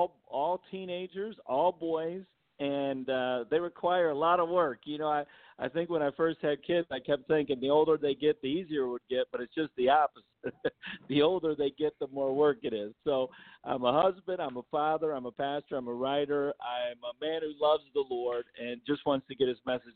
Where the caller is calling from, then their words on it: Rancho Cucamonga, California, United States; No, I'm calling in from California. So I have a church in California called Destinland Christian Center, and we're in Rancho Cucamonga, about 35 miles from